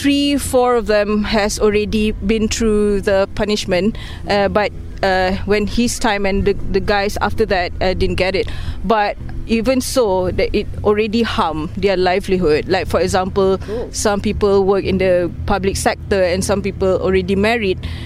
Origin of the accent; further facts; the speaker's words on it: Malaysia; now in Ireland; I'm originally from Malaysia. I just moved to Ireland, Republic of Ireland, in July 2021, in the midst of pandemic.